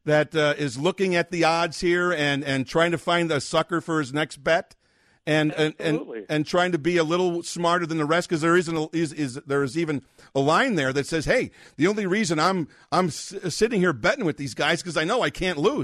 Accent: Chicago, Illinois, United States; I grew up on the Northwest Side about 5 miles from Wrigley, right off of Addison.

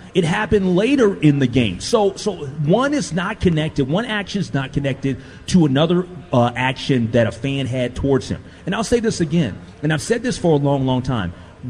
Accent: Minnesota, United States; I actually, as a Minnesotan, I'm embarrassed by it

